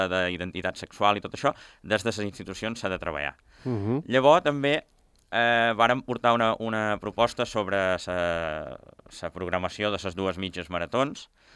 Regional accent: Formentera, Balearic Islands, Spain; per desgràcia, com a formenterer, ja no pal com a representant polític

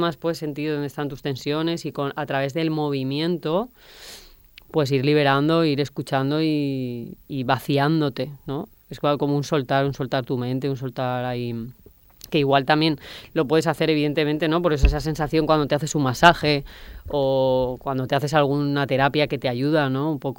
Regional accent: Valencia, Valencian Community, Spain; Yo soy de Valencia y bueno, estaba viviendo en la ciudad y la verdad que tenía ganas de vivir un poco más en la naturaleza.

